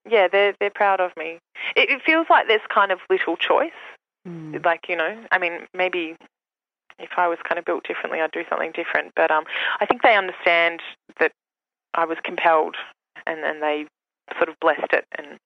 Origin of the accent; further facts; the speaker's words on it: Melbourne, Victoria, Australia; I grew up in Melbourne in an area that was in the 80s predominantly migrant, and lots of Turks, lots of Lebanese, lots of Italians. So all my Turkish family were in Turkey